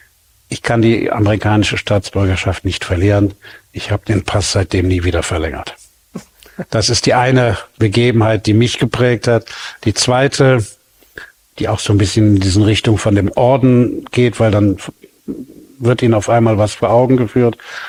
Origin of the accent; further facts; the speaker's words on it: Germany; ich bin ein Deutscher, ich bin hier groß geworden.